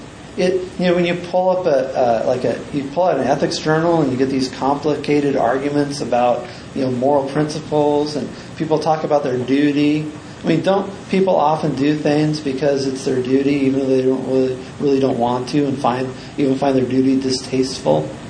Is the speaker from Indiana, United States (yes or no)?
no; California, United States; I'm from California, so I'm maybe more aware of things down there.